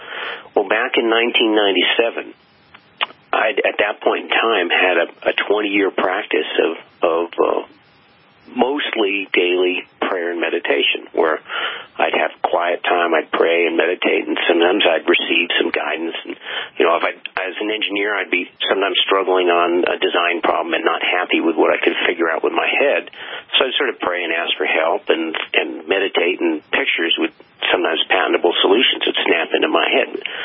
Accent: Vermont, United States; I grew up in Vermont. My parents loved the backcountry.

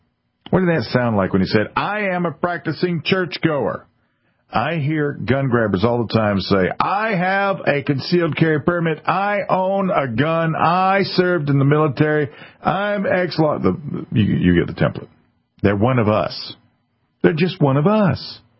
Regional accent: South Carolina, United States; the most recent example of this bloodless jihad happened right here in my home state of South Carolina

